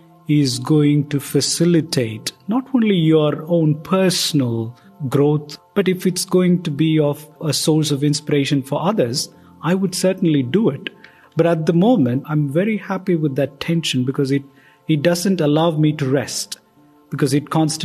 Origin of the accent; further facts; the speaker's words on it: India; There are places where I will not be welcome here, even though I'm in a different country. But I, as an Indian Christian, I won't be welcome in certain places because my name signifies that I am a Dalit.